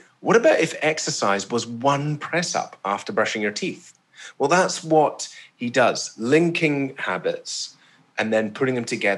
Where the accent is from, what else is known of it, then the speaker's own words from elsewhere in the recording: Isle of Mull, Scotland, United Kingdom; born there; For me, I was born on the Isle of Mull, right? It's a beautiful island off the west coast of Scotland, surrounded by the Atlantic Ocean. I spent my whole life on boats.